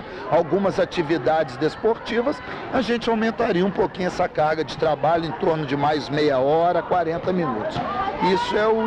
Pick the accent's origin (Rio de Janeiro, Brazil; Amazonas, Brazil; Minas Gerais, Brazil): Minas Gerais, Brazil; Juiz de Fora; eu venho de Juiz de Fora.